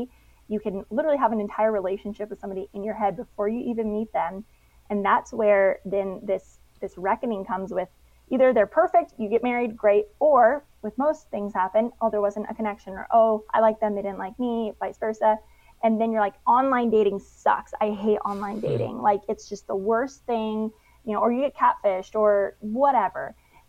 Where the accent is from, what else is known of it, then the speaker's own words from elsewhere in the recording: Arizona, United States; also born or lived in San Diego / Australia / New Zealand; And when I grew up in Arizona, I was like one of the only Christians in my high school.